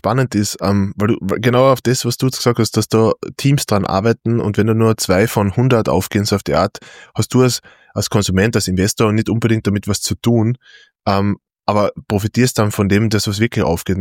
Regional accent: Austria; aber auch bei uns in Österreich viele Firmen, die einfach innovativ sind

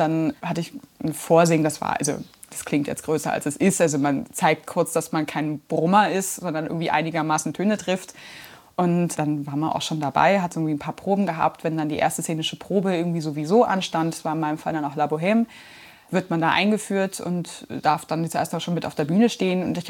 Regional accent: Berlin, Germany; Ich bin waschechte Berlinerin

